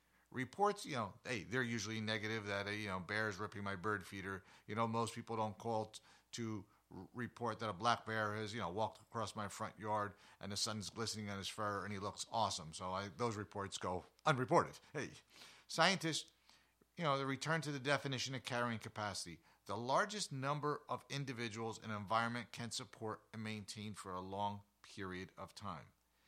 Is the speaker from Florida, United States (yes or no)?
no; New Jersey, United States; born there; I was born in New Jersey.